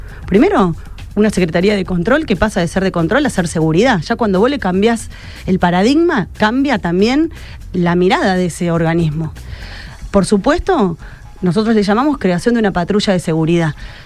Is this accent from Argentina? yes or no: yes; Rosario, Santa Fe, Argentina; Y como rosarino, en mi caso, yo nací en esta ciudad, me crié acá, nació mi hija, elijo quedarme acá.